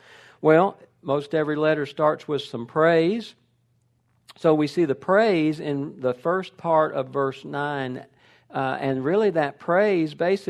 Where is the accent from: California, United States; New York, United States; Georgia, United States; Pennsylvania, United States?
Georgia, United States; Smyrna; I grew up very near Smyrna in northwest Atlanta.